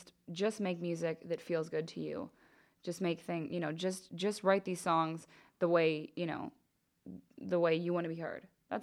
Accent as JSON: {"language": "English", "region": "Oregon", "country": "United States", "tie": "born or raised there", "also_born_or_lived": "Pennsylvania", "said": "Oregon. Well, I was born in PA."}